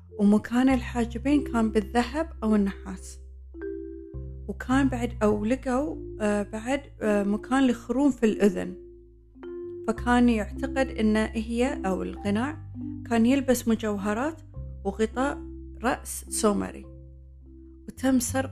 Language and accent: Arabic; Bahrain; مهمة جدا، وخصوصا لنا احنا كبحرينيين، وبقول لكم ليش